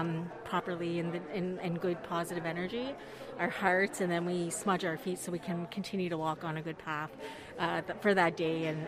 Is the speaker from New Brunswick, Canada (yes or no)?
yes; New Brunswick, Canada; I'm from Tobik First Nation.